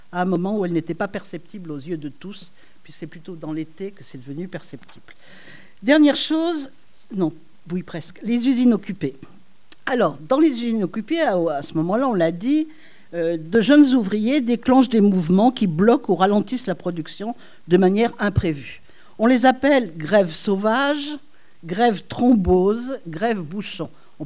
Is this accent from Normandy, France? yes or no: no; Saint-Étienne, Auvergne-Rhône-Alpes, France; quand on est stéphanoise, et je suis stéphanoise